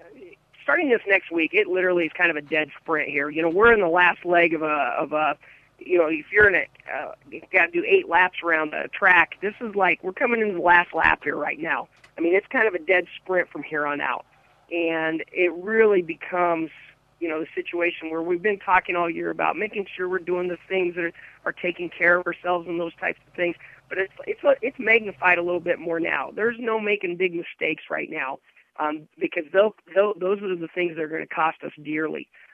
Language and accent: English; Manhattan, Kansas, United States; I'm a Chief guy, man. I grew up in Manhattan, Kansas